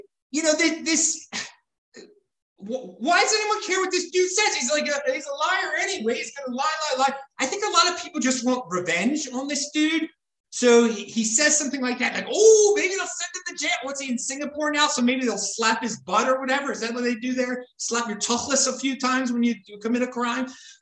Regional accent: Baltimore, Maryland, United States; I'm from Baltimore.

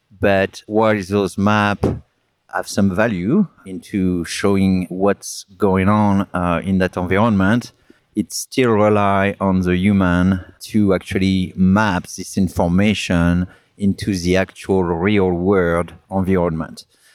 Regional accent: France; accent: French; now in United States; No, I still have my strong accent from France. I've been 27 years in the U.S., but came originally from France.

